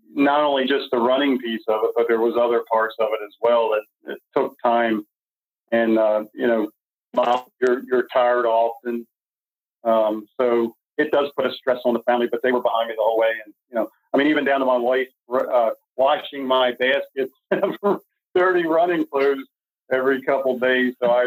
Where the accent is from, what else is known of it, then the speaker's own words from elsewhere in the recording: Catonsville, Maryland, United States; Was born and raised in Catonsville, Maryland. And I'm currently still living in Catonsville, Maryland.